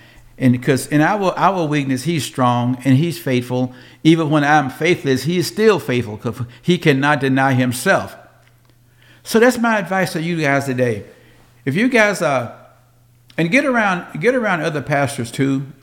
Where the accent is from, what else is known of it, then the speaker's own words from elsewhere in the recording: Memphis, Tennessee, United States; now in Washington State, United States; I grew up in Memphis, Tennessee, and I've been going away for 41 years now.